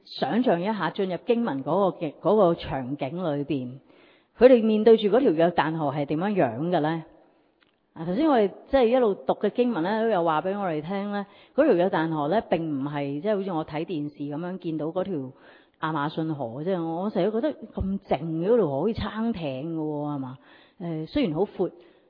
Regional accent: Hong Kong; 本来我哋香港人好难明白嘅

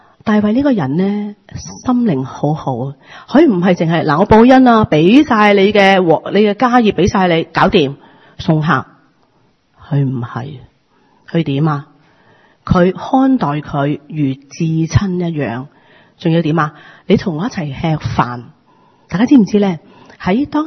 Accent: China; 我中國人一句做得好

